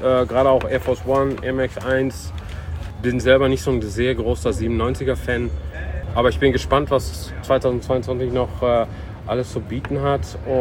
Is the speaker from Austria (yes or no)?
no; Netherlands; German is a second language; ich bin ja selber Holländer